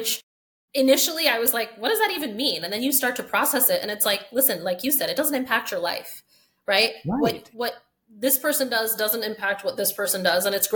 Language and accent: English; Chappaqua, New York, United States; So I grew up in Chappaqua, so it's kind of northern Westchester County.